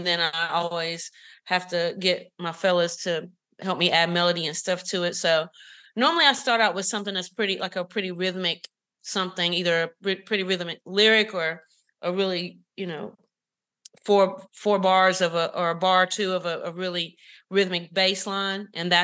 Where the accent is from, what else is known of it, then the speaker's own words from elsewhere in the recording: North Carolina, United States; also born or lived in Raleigh; I grew up in Eastern North Carolina, grew up in the church.